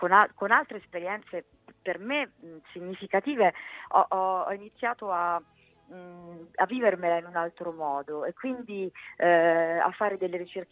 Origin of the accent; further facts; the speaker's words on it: Rome, Lazio, Italy; now in Milan, Italy; se sono romana, io me la sono vissuta a Milano tanto.